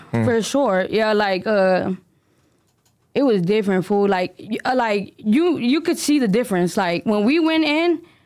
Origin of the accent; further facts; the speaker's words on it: Los Angeles, California, United States; I'm from South Central LA. Right there on Manchester in 87.